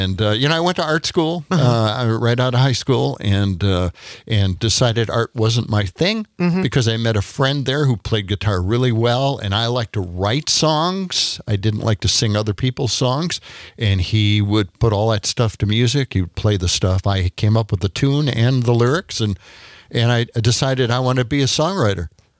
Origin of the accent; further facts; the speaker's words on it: Milwaukee, Wisconsin, United States; Yeah, I'm from Milwaukee.